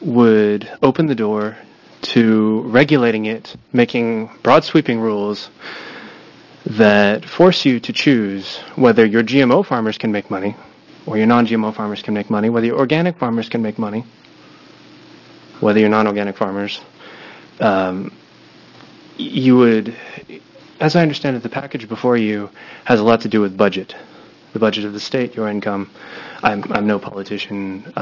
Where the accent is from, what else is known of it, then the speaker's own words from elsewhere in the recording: Topeka, Kansas, United States; I'm from Topeka, Kansas.